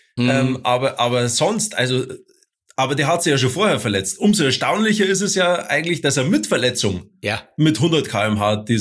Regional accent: Bavaria, Germany; Der Bernd und ich, wir kommen ja aus Bayern, gell?

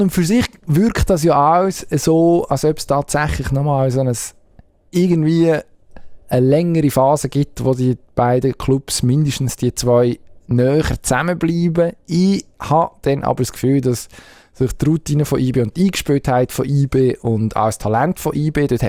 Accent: Zurich, Switzerland; Und als Zürcher würde ich jetzt zum Beispiel fragen

